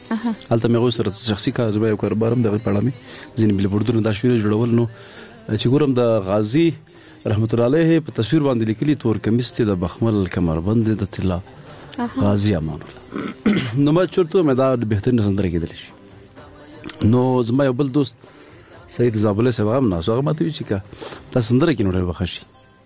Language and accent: Pashto; Paktia, Afghanistan; مونږ د پکتیا یو